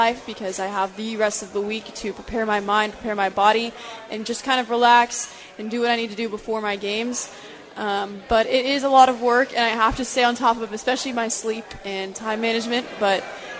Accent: Dallas, Texas, United States; oh, we get to go watch you play TCU because I'm from Dallas.

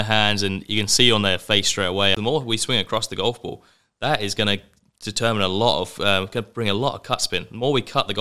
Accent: England, United Kingdom; Yeah, so I grew up in England, played loads of golf growing up.

